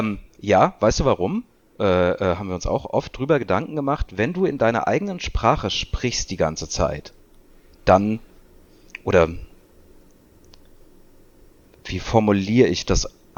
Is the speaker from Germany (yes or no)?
yes; Germany; wir als Deutsche